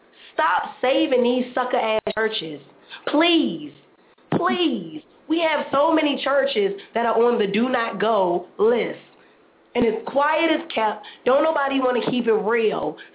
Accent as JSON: {"language": "English", "town": "Washington", "region": "District of Columbia", "country": "United States", "tie": "born or raised there", "said": "I'm born and raised in the District of Columbia"}